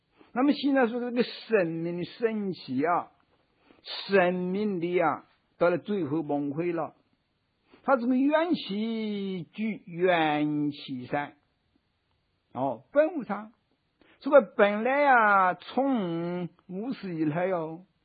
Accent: China; 我们中国人啊，讲这个心道。

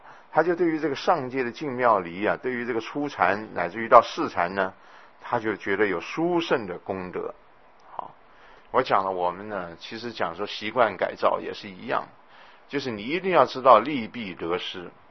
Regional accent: China; 我说，我看我们中国人不太可能啊，这个年三十就跑出来

